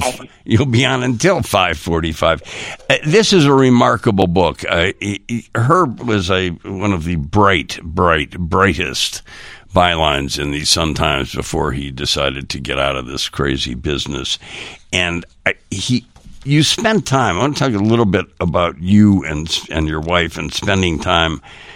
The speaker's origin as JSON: {"language": "English", "town": "Chicago", "region": "Illinois", "country": "United States", "said": "I know I'm a Chicagoan"}